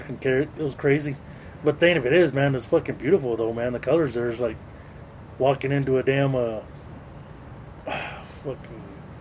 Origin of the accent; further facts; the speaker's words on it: Texas, United States; accent: southern drawl; because I have the southern drawl, because, you know, I'm from the south. Yeah. You know, I'm from Texas, it's just right there.